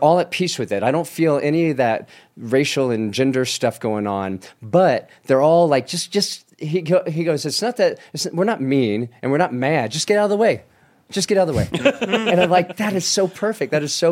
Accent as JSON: {"language": "English", "region": "California", "country": "United States", "tie": "born or raised there", "said": "I grew up in California."}